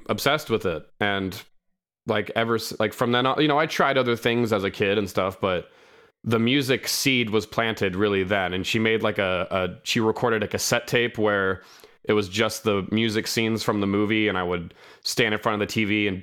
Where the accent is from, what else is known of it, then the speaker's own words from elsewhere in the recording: Sacramento, California, United States; I'm from Sacramento, California.